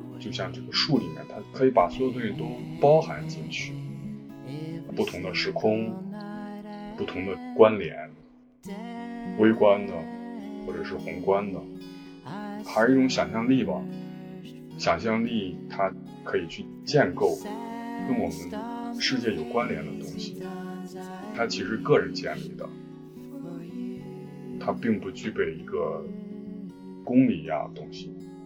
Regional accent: Zhengzhou, Henan, China; now in Beijing, China; 我是河南人，河南郑州，现在住在顺义，北京顺义，到北京已经可多年了

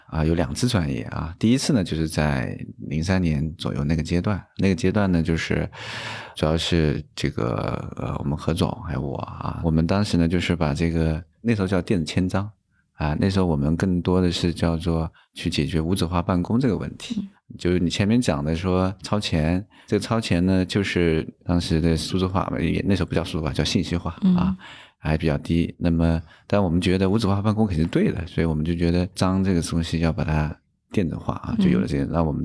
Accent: Hangzhou, Zhejiang, China; 因为我是杭州出生，杭州人

